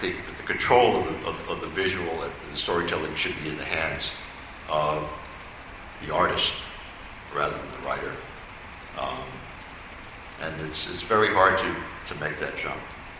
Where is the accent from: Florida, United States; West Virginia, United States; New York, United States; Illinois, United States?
New York, United States; New York City; I grew up in New York City, And, you know, our only touchstone to, my only touchstone to my Japanese American culture was that there was a Japanese American Buddhist church